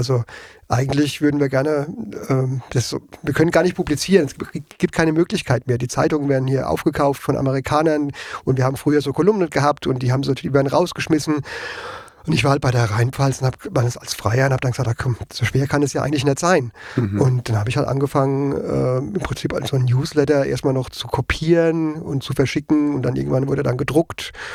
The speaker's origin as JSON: {"language": "German", "town": "Frankenthal", "region": "Rhineland-Palatinate", "country": "Germany", "tie": "born or raised there", "said": "Also ich bin ja in Frankenthal groß geworden"}